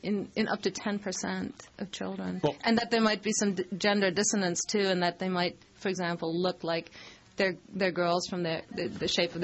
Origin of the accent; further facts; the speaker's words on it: United Kingdom; Well, I'm British, so.